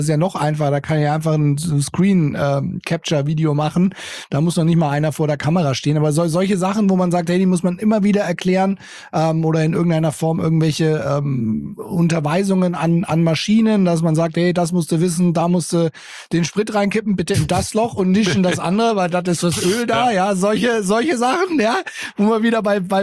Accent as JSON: {"language": "German", "region": "Bavaria", "country": "Germany", "said": "Ja, ich komme aus Bayern. Hallo, bei uns sagt man halt Servus."}